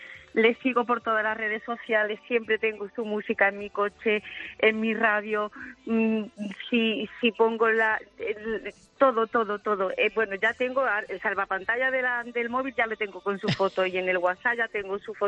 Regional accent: Andalusia, Spain; moved away; Yo soy andaluza, vivo aquí desde el año 83.

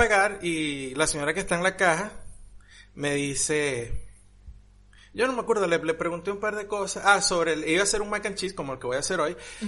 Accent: Venezuela; Ah, sí, yo soy de Venezuela, sí.

